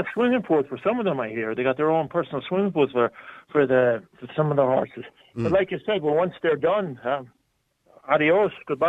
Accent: United States; now in Ireland; I grew up in America. I played ice hockey, basketball, baseball, you name it.

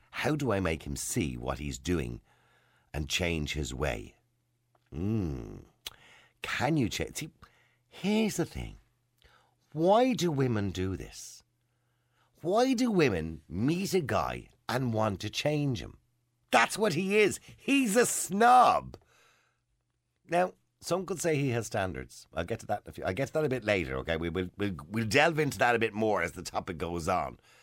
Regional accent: Ireland; We're typical Irish.

